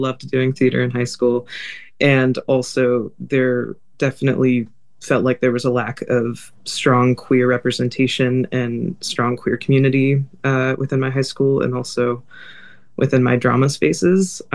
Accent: Keizer, Oregon, United States; I'm from Kaiser, so just outside of Salem, but yes.

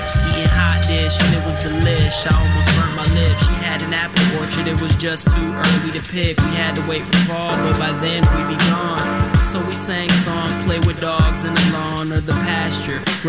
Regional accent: Minneapolis, Minnesota, United States; I came from Minnesota, a Minneapolis, Dakota. Spirit Lake is the reservation that I'm enrolled in.

